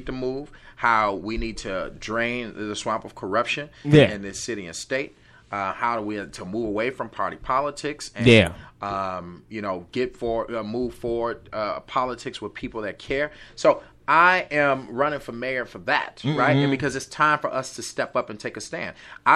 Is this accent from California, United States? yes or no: yes; Inglewood, California, United States; I'm from Inglewood.